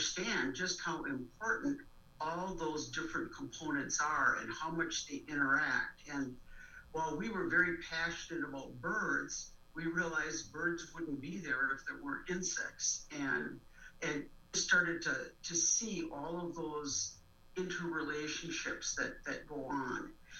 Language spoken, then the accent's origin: English; Wisconsin, United States; now in Madison, United States; Well, I'm a lifelong Wisconsin resident. I was born up in the Fox Valley, and I went to school there. And then I moved down to Madison about 25 years ago.